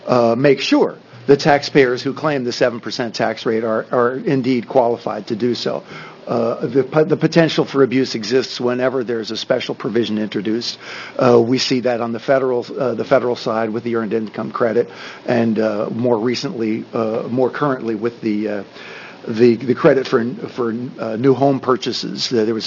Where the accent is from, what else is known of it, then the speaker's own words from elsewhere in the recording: Happy Valley, Oregon, United States; I'm a CPA from Happy Valley, Oregon